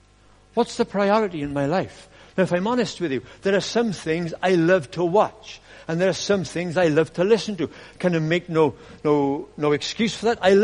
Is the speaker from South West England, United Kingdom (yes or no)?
no; Wales, United Kingdom; Well, don't be English because I'm Welsh, okay?